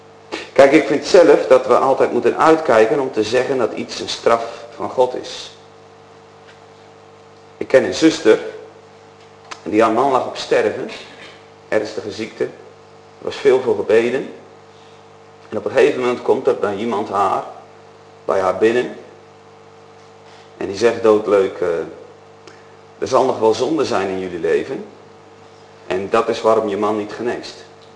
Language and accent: Dutch; Urk, Flevoland, Netherlands; Ja, ik kom van Urk, dus ik ben gek op vis.